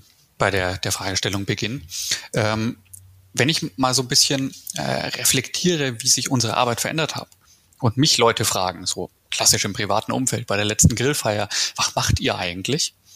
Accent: Nuremberg, Bavaria, Germany; ich bin aus dem südlichen bayerischen Raum, bin aus Nürnberg

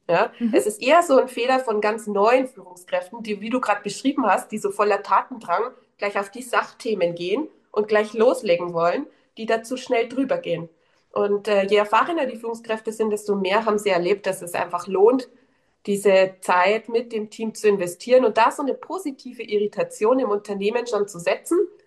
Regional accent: Bavaria, Germany; Ja, bei uns in Bayern wird es vielleicht irgendwie noch ein Weißwurstfrühstück geben.

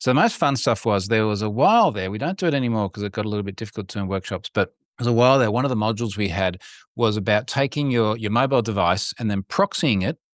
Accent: Australia; I'm Australian, as you can probably hear.

